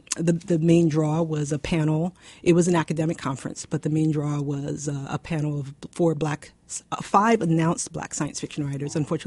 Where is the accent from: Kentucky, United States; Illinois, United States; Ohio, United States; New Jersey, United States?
New Jersey, United States; Newark; Late teenager, 17, 18, and I grew up in Newark, New Jersey, and went to a black bookstore